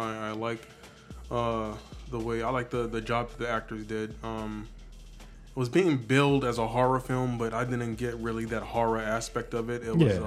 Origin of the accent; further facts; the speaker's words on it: New York, United States; I'm from New York. I've seen crackheads walking on a block with a refrigerator on their back.